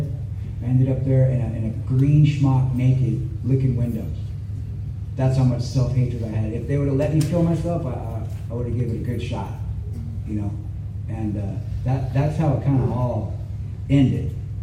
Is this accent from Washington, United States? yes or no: yes; Tacoma, Washington, United States; This is my hometown. I'm downtown Tacoma